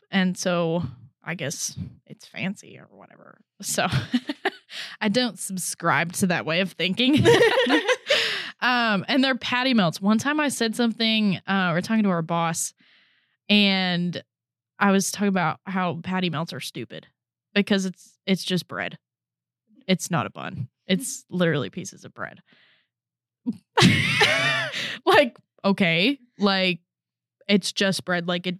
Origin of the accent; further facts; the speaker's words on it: Arizona, United States; I mean, even being from Arizona, like, we have, like, maybe, like, two Whataburgers around where I live.